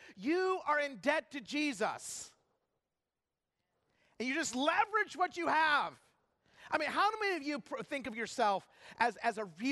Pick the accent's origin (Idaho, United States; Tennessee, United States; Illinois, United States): Idaho, United States; And then we'd have mashed potatoes because we're from Idaho.